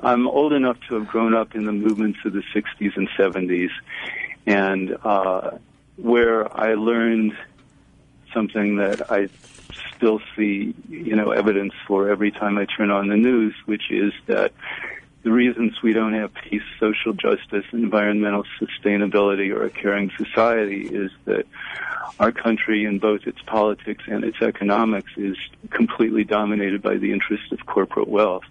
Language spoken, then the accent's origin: English; Indiana, United States; I am a baby boomer. I grew up in the Midwest in Indiana.